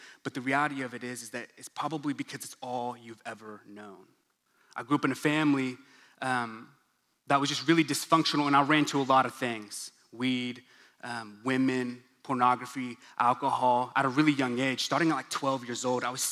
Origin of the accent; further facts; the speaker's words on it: Stillwater, Oklahoma, United States; I grew up in Stillwater, Oklahoma. Born and raised, went to OSU, go Pokes, poke them hard, poke them often.